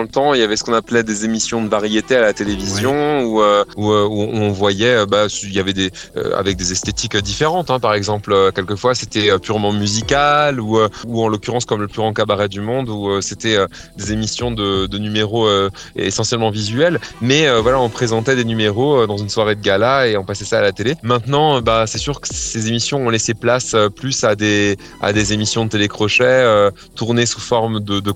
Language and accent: French; Grand Est, France; je viens d'Alsace et dans l'Est de la France